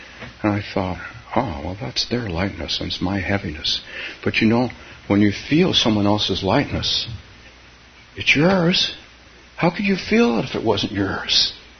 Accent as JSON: {"language": "English", "region": "California", "country": "United States", "moved": "as an adult", "lives_now": "Minnesota, United States", "said": "So I came from California to northern Minnesota to homestead."}